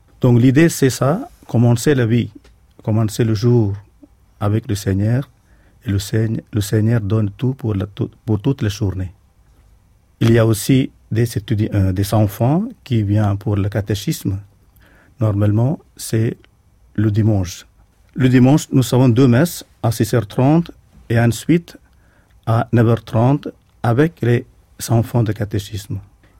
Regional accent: Kerala, India; first language Malayalam; French is a second language; c'est l'ancien nom du Kerala. Mais actuellement, nous célébrons la messe et tous les sacrements en notre langue maternelle, en malayalam.

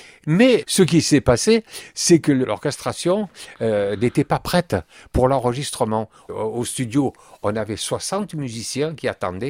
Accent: Nice, Provence-Alpes-Côte d'Azur, France; Et puis, moi, je me sentais bien avec toute ma famille ici. Je suis niçois.

